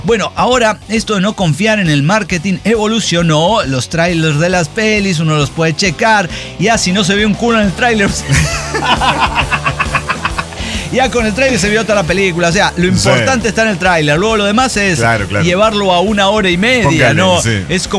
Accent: Naucalpan, State of Mexico, Mexico; yo crecí en Naucalpan

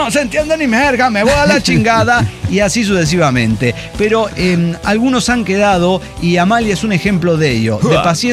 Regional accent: Rosarito, Baja California, Mexico; Yo crecí en Rosarito, Baja California, donde no hubo cine hasta el 2010.

